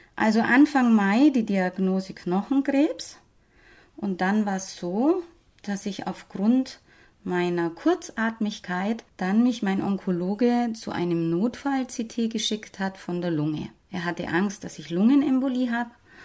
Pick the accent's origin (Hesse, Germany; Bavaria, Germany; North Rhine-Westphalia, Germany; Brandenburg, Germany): Bavaria, Germany; accent: Bavarian; Das ist auch der Grund, warum ich zum Beispiel in meinem Dialekt schwätze. Ich komme aus Bayern und ich fühle mich wohl, wenn ich bayerisch reden kann.